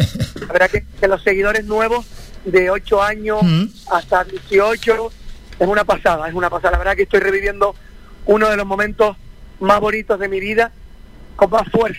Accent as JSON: {"language": "Spanish", "region": "Canary Islands", "country": "Spain", "said": "los más seguidores que tengo son aquí en Canarias, en la península, que le doy las gracias porque yo puedo decir que he sido profeta en mi tierra"}